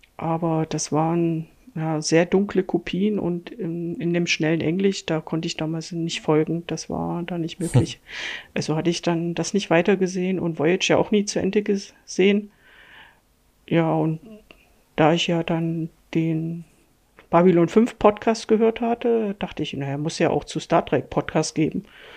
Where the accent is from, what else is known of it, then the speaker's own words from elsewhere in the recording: East Germany, Germany; Ich bin in der DDR aufgewachsen, dann kam der Wechsel in die BRD